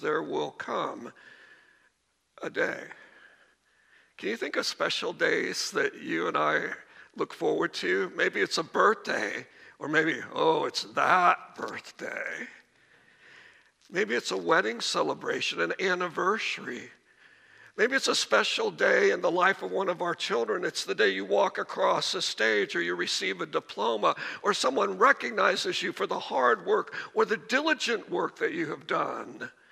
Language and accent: English; Sedalia, Missouri, United States; this is a low-budget operation because I come from Sedalia.